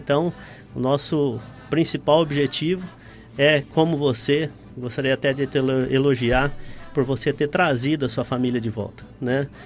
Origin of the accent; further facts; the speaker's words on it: Caarapó, Mato Grosso do Sul, Brazil; moved away; eu tive a oportunidade de vir lá da minha cidade natal, que é Carapó, Mato Grosso Sul, gastar 3-4 dias de viagem